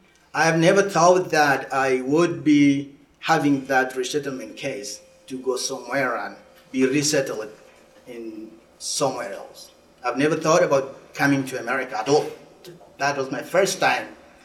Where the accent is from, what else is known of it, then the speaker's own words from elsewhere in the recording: Darfur, Sudan; English is a second language; as I am from Sudan, the question could be, why did I leave my country? I leave my country because of an ongoing conflict in the country right now.